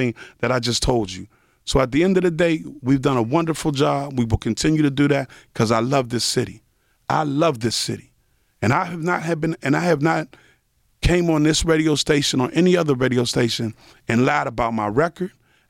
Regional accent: Pittsburgh, Pennsylvania, United States; born there; My family's from the Hill. I was born on Lawn Street in Oakland. You know, we was the second black family.

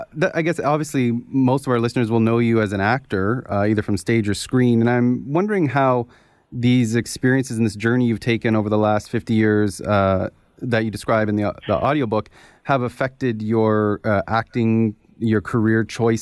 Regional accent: Canada; I'd be remiss as a Canadian

